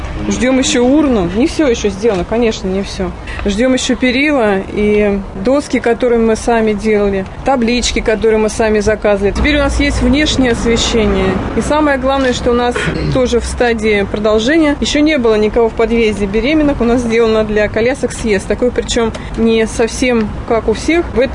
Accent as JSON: {"language": "Russian", "town": "Ramenskoye", "region": "Moscow Oblast", "country": "Russia", "tie": "born or raised there", "said": "я здесь родилась, в Раменском прожила всю свою жизнь, а потом уехала в Москву жить, так получилось, и жила 10 лет в Куркино. Такой супер-супер элитный район."}